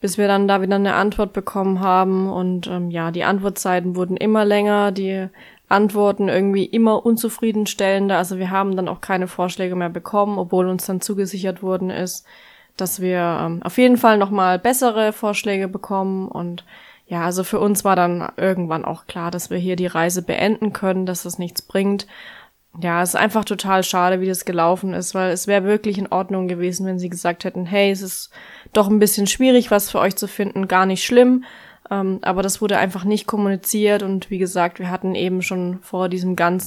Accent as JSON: {"language": "German", "town": "Karlsruhe", "region": "Baden-Württemberg", "country": "Germany", "said": "Wir kommen ja aus dem Raum Karlsruhe, also so roundabout 1,5 Stunden zu fahren."}